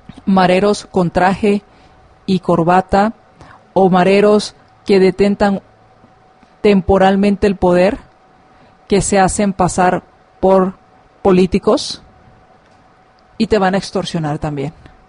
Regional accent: Guatemala; nosotros los que estamos en Guatemala somos el alemán oriental

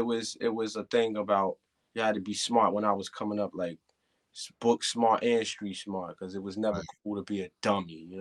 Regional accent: Queens, New York, United States; Southside Jamaica, Queens was like a lot of the, wasn't really too different from a lot of the other rough neighborhoods.

